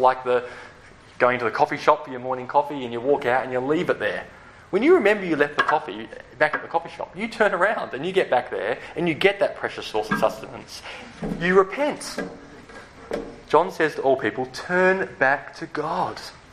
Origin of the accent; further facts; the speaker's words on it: Beldon, Western Australia, Australia; I come from Belden. And you go, what? And I have to say, oh, it's near Mullaloo, or just north of Hillary's, or just south of Joondalup. A non-entity.